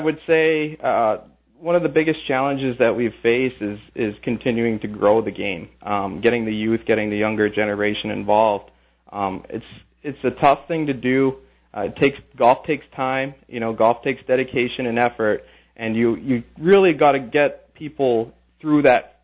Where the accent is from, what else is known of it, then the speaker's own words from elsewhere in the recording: Cayman Islands; No. I am actually from the Cayman Islands originally. That's where I was born and raised.